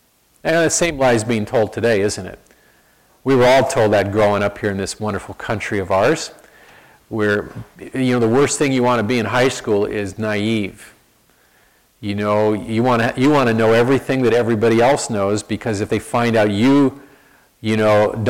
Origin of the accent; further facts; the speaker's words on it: San Francisco, California, United States; I grew up in San Francisco, which is, you know, no fine, religious, righteous, holy city.